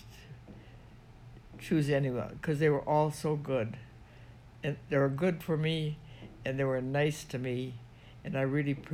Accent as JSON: {"language": "English", "town": "Moorhead", "region": "Minnesota", "country": "United States", "tie": "born or raised there", "also_born_or_lived": "Sabin", "said": "I grew up 5 years in Sabin. In the next 21 years till I was 26 years old, I lived in Moorhead, Minnesota."}